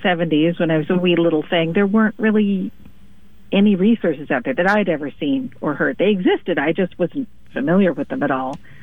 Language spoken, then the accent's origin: English; Coos Bay, Oregon, United States; Yeah, I was born in Coos Bay, lived there until, till I went away to Oregon State University when I was 20.